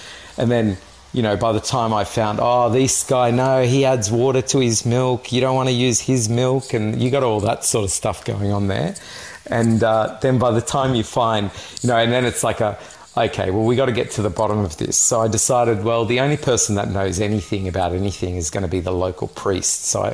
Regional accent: Lebanon; moved away; my childhood when I grew up in Lebanon.

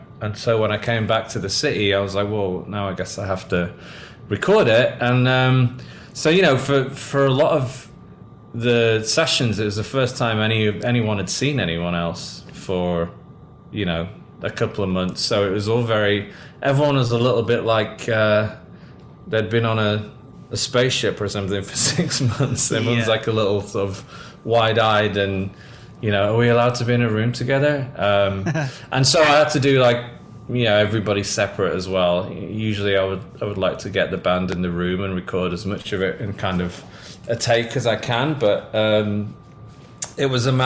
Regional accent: England, United Kingdom; now in New York, United States; And, you know, obviously I'm English, so it's like an adopted home for me.

